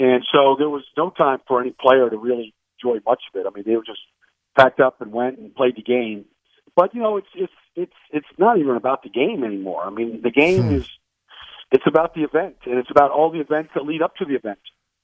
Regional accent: Massapequa, New York, United States; one of them is a good friend of mine from my hometown of Massapequa, Long Island.

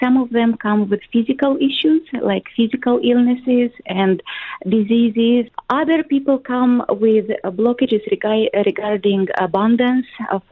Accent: Moldova; English is a second language; I come from Moldova. It's a small country in Eastern Europe.

